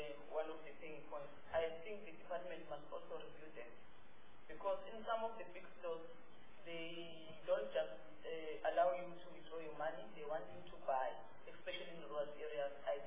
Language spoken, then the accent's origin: English; South West England, United Kingdom; You know in Devon, I'm from Devon.